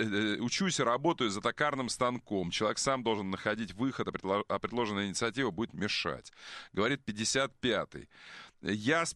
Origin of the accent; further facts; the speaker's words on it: Kamchatka Krai, Russia; moved away as an adult; now in Moscow, Russia; в 19 лет я приехал в Москву с Камчатки, один, с 700 рублями в кармане.